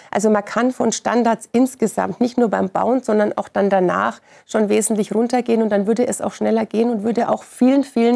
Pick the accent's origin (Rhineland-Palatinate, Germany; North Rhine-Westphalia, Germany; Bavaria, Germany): Bavaria, Germany; Würzburg; Ich komme aus Unterfranken, zerbombtes Würzburg.